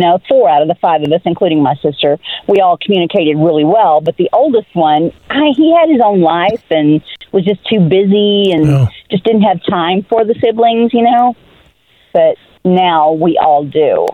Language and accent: English; Texas, United States; There were five of us siblings born and raised in Texas, all of us in our 60s.